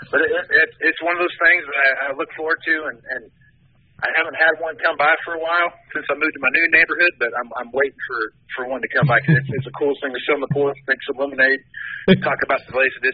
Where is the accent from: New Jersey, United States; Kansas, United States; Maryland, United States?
Kansas, United States; Wichita; So I grew up around Wichita, Kansas, and we were used to getting massive, like, 3-mile-wide tornadoes